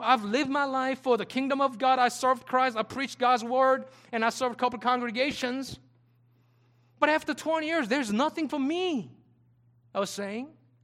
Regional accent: South Korea; moved away as an adult; Remember, I came from Korea to study here and go back.

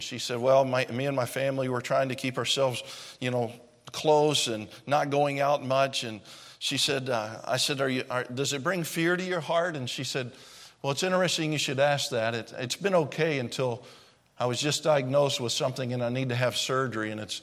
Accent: Clarksville, Tennessee, United States; I was in Clarksville, Tennessee. That's my hometown.

